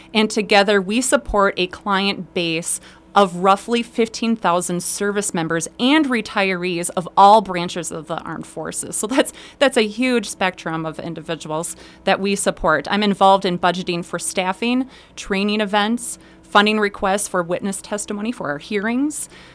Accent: Mankato, Minnesota, United States; now in Hastings, United States; So I was born and raised in Mankato, Minnesota. My entire family is down there. They still reside down there, so we frequently travel down there to visit them.

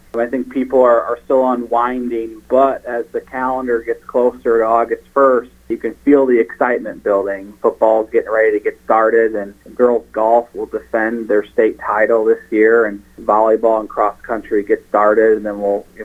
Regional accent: Union Grove, Wisconsin, United States; I'm originally from Wisconsin, Union Grove, which is outside of Racine.

